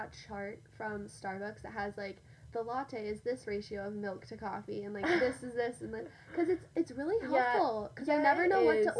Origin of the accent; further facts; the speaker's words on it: Colorado, United States; Because also, I grew up mainly in Colorado, and so it's very similar to Utah